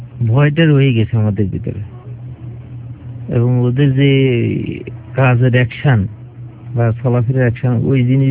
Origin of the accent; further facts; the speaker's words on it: Bangladesh; তো এখানে আমরা বাংলাদেশি দুজন ছিলাম মুসলমান